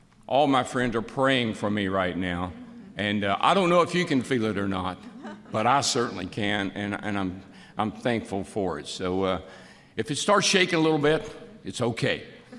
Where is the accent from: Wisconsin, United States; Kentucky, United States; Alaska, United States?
Kentucky, United States; Owensboro; I grew up in Owensboro, Kentucky. My mom and dad drove a Pepsi Cola truck. Mom was a cashier at the local grocery store. Had two brothers and two sisters.